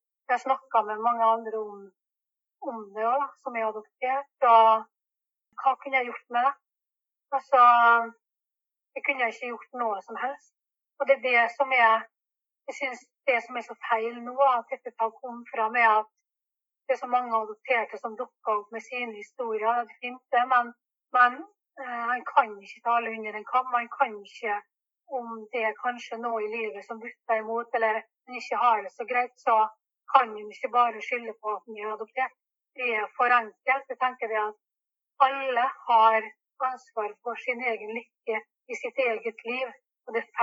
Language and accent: Norwegian; Nagpur, Maharashtra, India; now in Norway; så skal vi være i Nagpur resten av tiden. Det er der jeg kommer fra